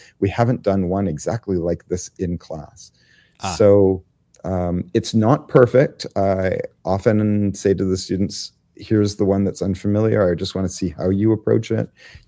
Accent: British Columbia, Canada; So I grew up on the North Shore and all of the BC mountains, whether that was hiking or skiing or camping or canoeing, whitewater kayaking, all that kind of stuff.

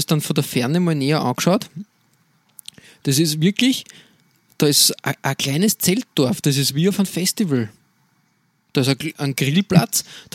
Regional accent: Lower Austria, Austria; Eben kurz nach meinem Heimatort und dann so entlang schon St. Pölten.

